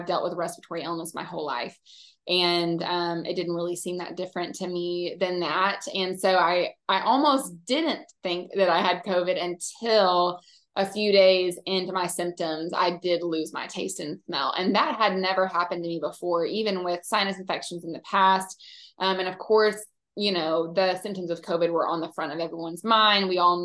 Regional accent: Texas, United States; I live in North Texas. I'm originally from East Texas

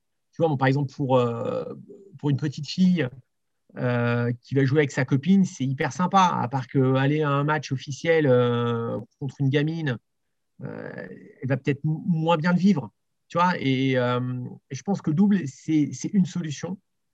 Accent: Provence-Alpes-Côte d'Azur, France; Moi, je suis issu du Var, donc tu vois, c'est un truc tout bête, mais dans le Var, quand tu as un tournoi open, tu as soirée tous les soirs

